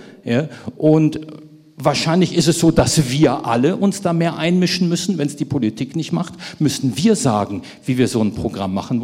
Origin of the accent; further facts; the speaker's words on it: West Germany, Germany; wenn ich das mal so als Wessi sagen darf